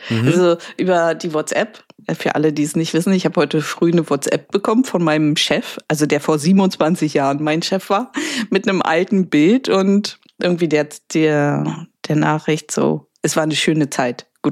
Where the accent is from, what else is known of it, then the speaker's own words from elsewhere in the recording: Neuruppin, Brandenburg, Germany; moved away as an adult; now in Berlin, Germany; ich bin hier nach meiner Lehre, bin ich ja aus meiner Heimatstadt Neuruppin hier nach Berlin gekommen